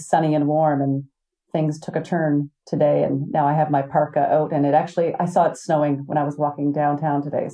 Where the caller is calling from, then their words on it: Prince Edward Island, Canada; Other side of Canada. It's a place called Prince Edward Island. It's a little island off the coast of Nova Scotia